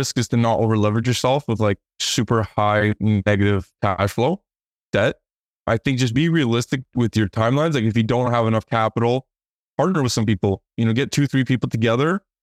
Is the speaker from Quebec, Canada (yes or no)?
no; Cambridge, Ontario, Canada; now in Toronto, Canada; even though like I born and raised in Cambridge, but I've moved to like Toronto now.